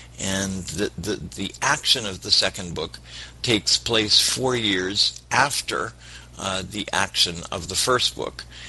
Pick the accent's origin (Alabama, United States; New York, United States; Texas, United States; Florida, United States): Florida, United States; Miami; Good evening. … from Miami, Florida.